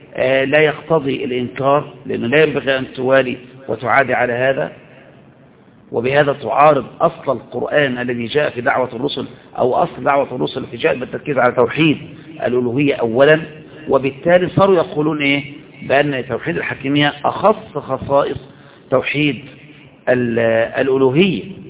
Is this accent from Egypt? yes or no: yes; Egypt; مثل ما ترى مثلا الواقع اللي حصل عندنا في مصر